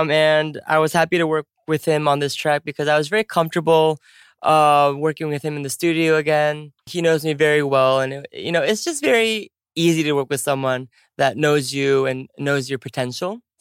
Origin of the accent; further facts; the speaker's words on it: California, United States; And California, which is my home state.